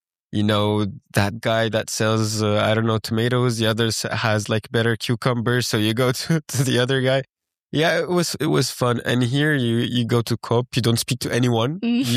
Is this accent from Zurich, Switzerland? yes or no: no; Geneva, Switzerland; now in St. Gallen, Switzerland; even though I grew up in Geneva. The difference between Geneva and St. Gallen, I felt it as well.